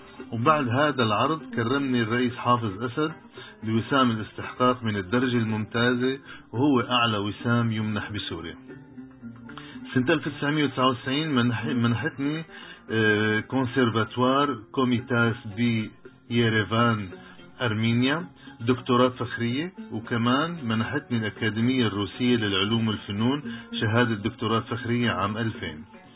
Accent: Baghdad, Baghdad Governorate, Iraq; born there; أنا من مواليد بغداد 12 شباط 1934.

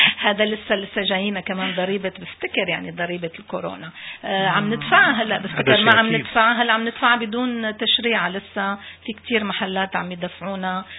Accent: Damascus, Damascus Governorate, Syria; طبعا أنا أصلي حمصي أكيد وخلقت بالشام وربيت بالشام

